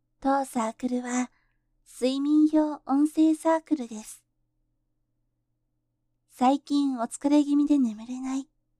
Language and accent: Japanese; Oita, Japan; 出身地は、大分県です。